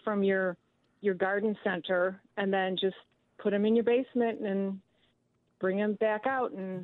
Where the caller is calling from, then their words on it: Milwaukee, Wisconsin, United States; Hi, I'm calling from Milwaukee.